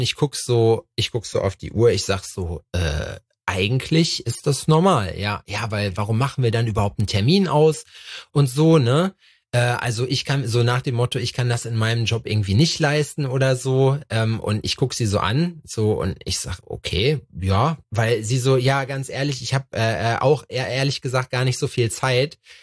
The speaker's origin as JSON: {"language": "German", "country": "Germany", "said": "Wir sind Deutsche"}